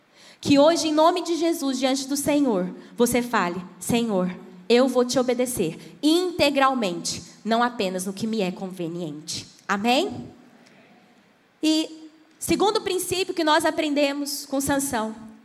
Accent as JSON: {"language": "Portuguese", "region": "Goiás", "country": "Brazil", "said": "Porque quem não sabe, eu sou goiana, né, gente? Deu para perceber o sotaque, né?"}